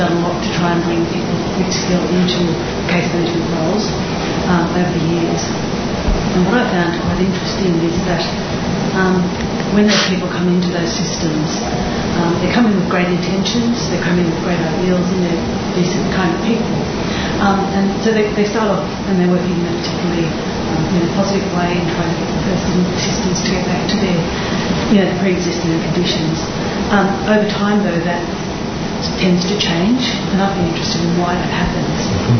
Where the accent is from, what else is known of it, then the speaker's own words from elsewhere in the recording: New South Wales, Australia; from New South Wales, specifically.